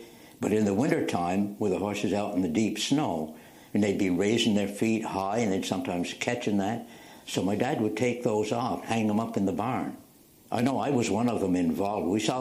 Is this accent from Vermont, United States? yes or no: yes; Craftsbury, Vermont, United States; born there; now in Middlebury, United States; now living in Middlebear, Vermont. I was born in Crasbury, Vermont, August 14th, 1916, in the farmhouse where our entire family was born, seven children, my family.